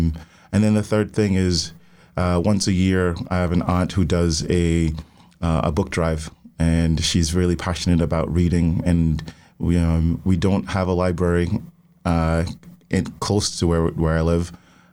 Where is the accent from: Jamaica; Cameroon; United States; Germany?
Jamaica; Portland Parish; I was born and raised in Portland, Jamaica. I lived in a district called Islington.